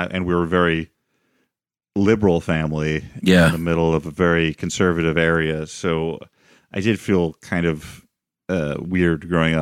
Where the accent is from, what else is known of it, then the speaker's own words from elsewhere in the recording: Eureka, Illinois, United States; I grew up in a small town called Eureka, Illinois, which it's got like 5,000 some people who live there now, but it was even smaller when I grew up.